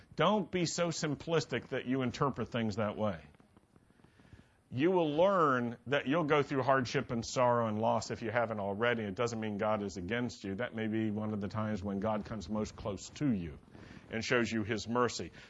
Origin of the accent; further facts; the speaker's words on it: Virginia, United States; I grew up in Virginia, and do you know that in our textbooks, they wouldn't say Civil War?